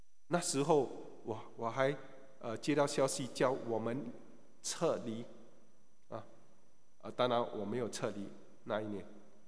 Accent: Singapore; 你说没有啊，我们新加坡人没有这样想啊。

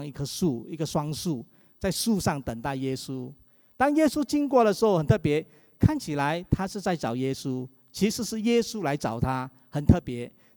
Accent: Kulai, Johor, Malaysia; 我是在马来西亚长大的，我是在马来西亚罗佛州古莱一个镇。

